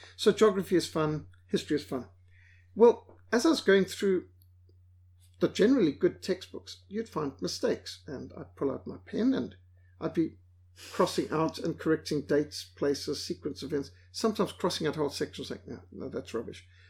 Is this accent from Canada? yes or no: no; Zimbabwe; I grew up in Rhodesia.